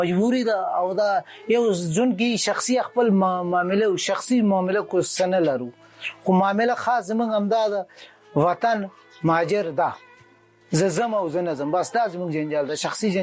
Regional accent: Afghanistan; مسلمانان یو مسلمانان به شک یو مونږ افغانان یو او دا خلک افغانانو ته نه ورکي زه بیا لاړم دوه ته مې ویل مرزه خو افغان یم

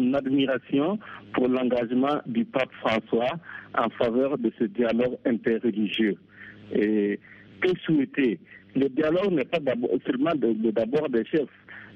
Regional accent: Burkina Faso; Moi je viens du Burkina

